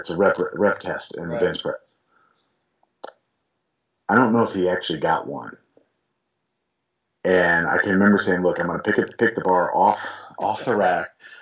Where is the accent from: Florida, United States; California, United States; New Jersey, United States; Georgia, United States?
Georgia, United States; Fantastic book by a Georgia author. I'm from Georgia.